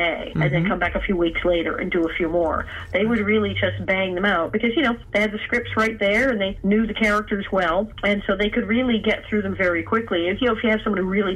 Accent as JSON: {"language": "English", "town": "Hollywood", "region": "California", "country": "United States", "tie": "born or raised there", "said": "I grew up in Hollywood."}